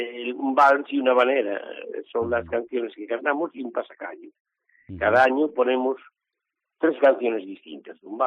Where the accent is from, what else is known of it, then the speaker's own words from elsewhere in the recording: Mugardos, Galicia, Spain; yo no soy ferrolano, soy de Mugardos, soy mugardés